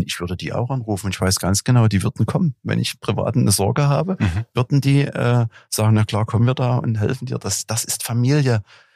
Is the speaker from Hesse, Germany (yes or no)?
no; Dresden, Saxony, Germany; Ich bin hier, ich sage manchmal scherzhaft, ich bin Eingeborener.